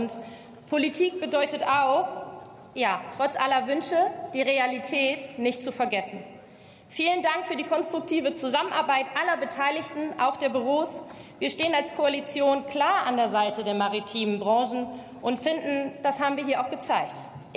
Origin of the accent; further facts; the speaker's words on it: Lower Saxony, Germany; damit kenne ich mich als Niedersächsin aus.